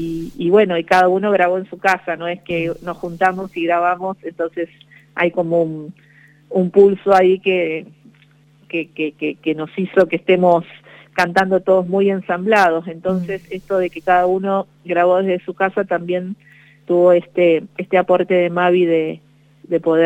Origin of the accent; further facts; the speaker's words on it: Buenos Aires, Argentina; born there; moved away as an adult; now in Salta, Argentina; si bien yo soy nacido en Buenos Aires, hace 10 años que vivo en Salta